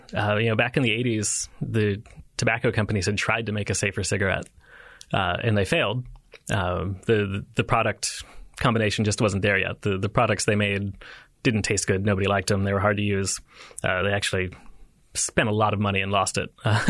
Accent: United States; the casualness of people using snus there is almost shocking as an American.

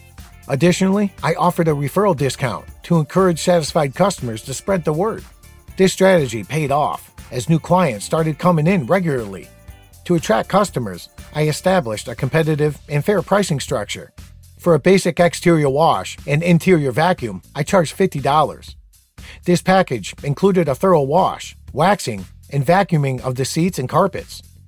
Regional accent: Oakland, California, United States; from Oakland, California.

